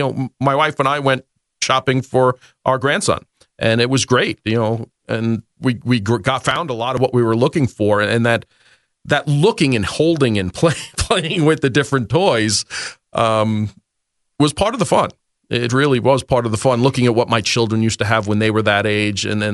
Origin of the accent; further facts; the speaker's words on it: New York City, New York, United States; I grew up in New York City, spoiled.